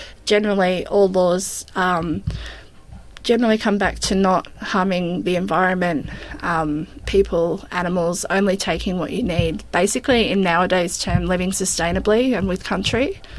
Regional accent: Victoria, Australia; I grew up in around on Bunurong country, so around Port Phillip Bay for most of my life.

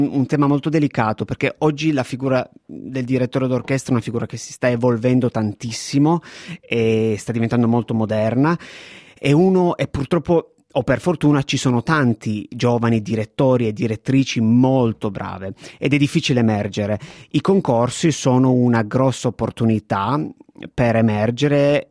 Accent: Turin, Piedmont, Italy; Io sono originario di Torino, andavo molto, molto giovane a vedere le opere

